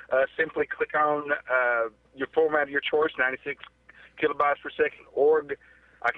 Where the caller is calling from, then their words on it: Antioch, Tennessee, United States; Well, actually, I am in Antioch, Tennessee.